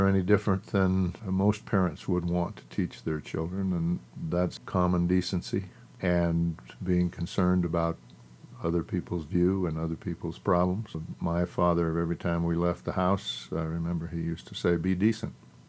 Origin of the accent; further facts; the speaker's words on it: Douglas, Wyoming, United States; I was raised in Douglas, Wyoming. My father was a lawyer in Douglas.